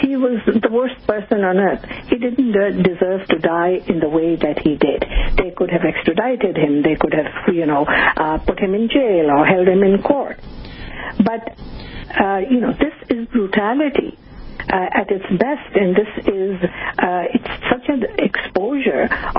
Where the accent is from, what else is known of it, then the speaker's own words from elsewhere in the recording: Canada; And I am a Canadian, and we have been lobbying long and hard for him to be released.